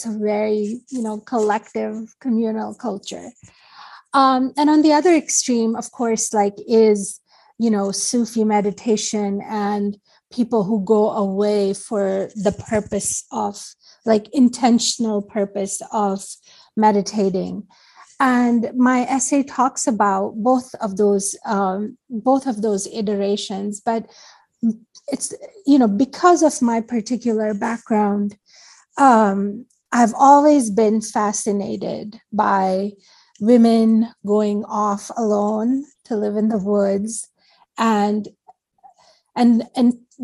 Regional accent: Karachi, Sindh, Pakistan; I am originally from Pakistan, from Karachi

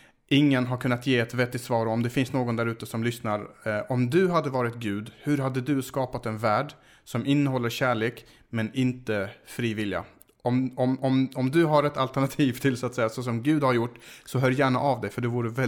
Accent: Skåne, Sweden; jag är ju från Skåne själv.

